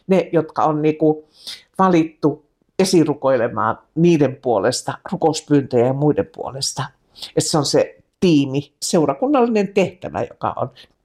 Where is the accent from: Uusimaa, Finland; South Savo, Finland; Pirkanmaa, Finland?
South Savo, Finland; Sulkava; jos mä tänä päivänä menisin takaisin, niin se ei ole ehkä se, mitä ajattelee, että kun ne on ne lapsuuden niin kuin maisemat